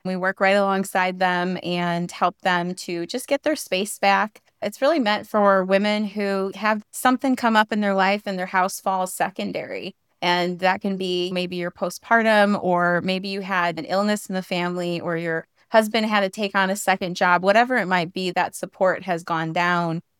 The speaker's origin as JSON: {"language": "English", "region": "Illinois", "country": "United States", "also_born_or_lived": "California", "said": "I'm originally from Illinois, but we came from California. We took a camper and we did a year traveling from California to North Carolina."}